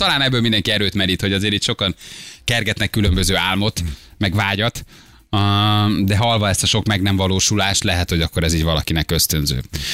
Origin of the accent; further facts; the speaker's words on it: Szabolcs-Szatmár-Bereg, Hungary; also born or lived in Szeged; Szabolcsi gyerek vagyok, mikor Szegedre kerültem egyetemen